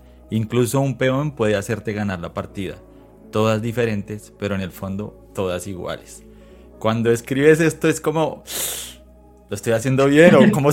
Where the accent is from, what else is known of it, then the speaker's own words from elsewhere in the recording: Colombia; como colombiano no podía dejar de pasar dos detalles